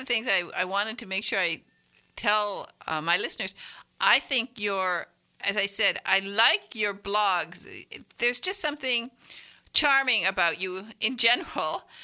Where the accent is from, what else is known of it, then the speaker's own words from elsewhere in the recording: Michigan, United States; born there; also born or lived in England; And I was born in Northern Michigan